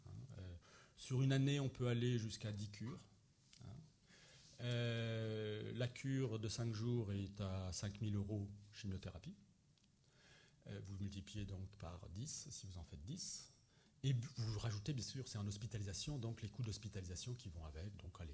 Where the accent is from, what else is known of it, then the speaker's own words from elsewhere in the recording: France; mais finalement très peu et très mal chez nous en France.